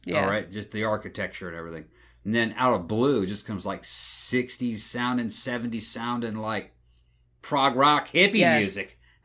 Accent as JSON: {"language": "English", "country": "United States", "said": "The weird thing about it is, as an American, I look at that version of it"}